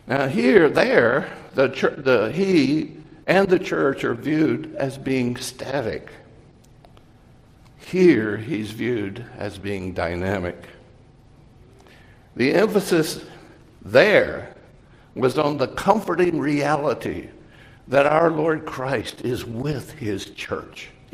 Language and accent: English; the South, United States; Now, growing up in the South and with a Southern heritage, the … is, in my youth, was not one of the favorite songs that were sung in local churches.